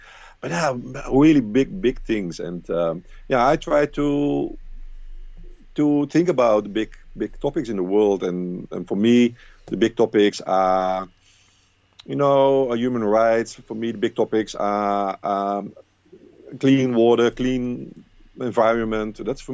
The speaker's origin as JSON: {"language": "English", "town": "Rotterdam", "region": "South Holland", "country": "Netherlands", "tie": "born or raised there", "said": "House of Craziness in Rotterdam, in the Netherlands, my hometown."}